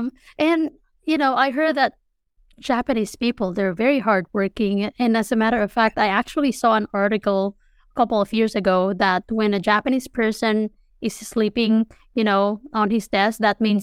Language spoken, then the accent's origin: English; Philippines; moved away as an adult; now in United States; You know, I grew up in the Philippines. You know, I'm 33 years old. And when I was 29, I moved to the States.